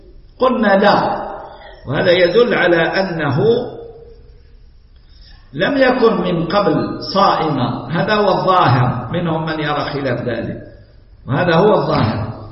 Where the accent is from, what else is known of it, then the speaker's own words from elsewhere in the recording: Algeria; احنا عندنا في الجزائر نقول له الرفيس، ما ادري ايش تقولوا له انتم